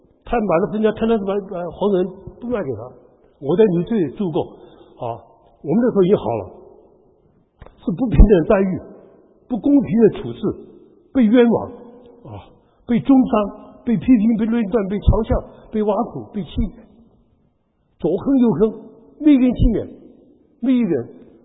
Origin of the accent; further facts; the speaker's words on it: China; 日本人向我们中国人丢炸弹